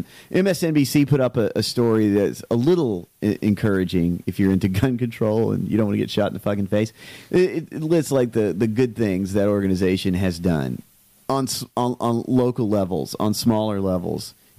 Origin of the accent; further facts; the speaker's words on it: the South, United States; You know, I grew up in the South.